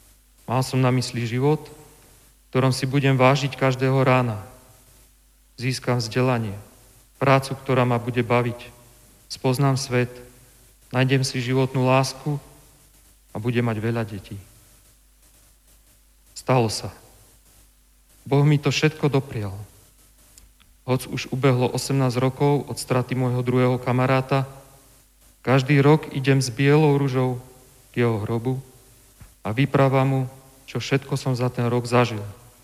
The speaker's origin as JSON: {"language": "Slovak", "town": "Martin", "region": "Žilina Region", "country": "Slovakia", "lives_now": "Banská Bystrica, Slovakia", "said": "a pochádzam z Martina, sídla Matice Slovenskej. Pred 7 rokmi sme sa s rodinkou usadili v srdci Slovenska, v meste Banská Bystrica."}